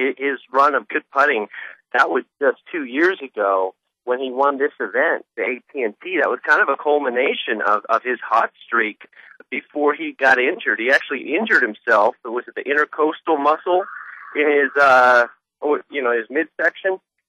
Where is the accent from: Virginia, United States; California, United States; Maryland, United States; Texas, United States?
California, United States; Sacramento; I'm from Sacramento, California.